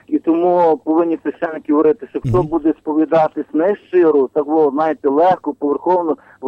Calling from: Lviv, Lviv Oblast, Ukraine; богослов місто Львів.

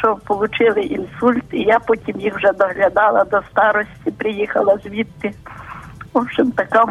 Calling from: Dunaivtsi, Khmelnytskyi Oblast, Ukraine

